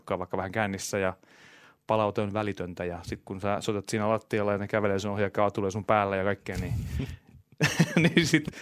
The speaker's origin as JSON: {"language": "Finnish", "town": "Viiala", "region": "Pirkanmaa", "country": "Finland", "tie": "born or raised there", "also_born_or_lived": "Toijala", "said": "No siis olin syntynyt Toijalasta, mutta kasvoin Viialassa"}